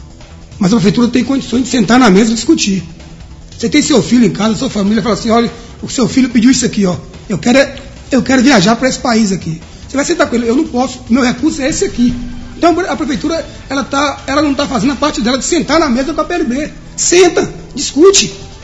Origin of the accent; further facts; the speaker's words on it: Poções, Bahia, Brazil; moved away; Só sentimos falta de Poções porque nós saímos de Poções.